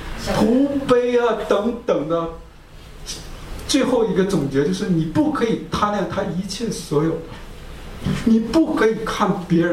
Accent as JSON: {"language": "Chinese", "region": "Liaoning", "country": "China", "tie": "born or raised there", "said": "他没有办法从我们家乡那个小城搬到我们家乡一个比较大的城，很多人知道叫大连"}